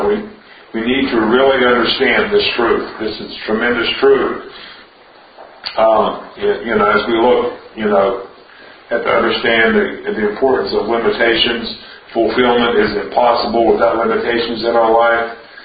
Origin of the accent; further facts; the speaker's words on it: United States; I'm an American, so, you know, most Americans don't know anything about suffering